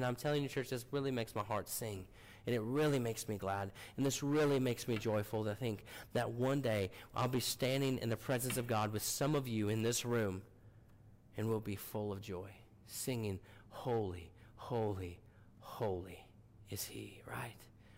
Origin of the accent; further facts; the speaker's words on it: Missouri, United States; you know, I come from Missouri, and it's not like as far south as you can get. I understand that. But it's southern Missouri.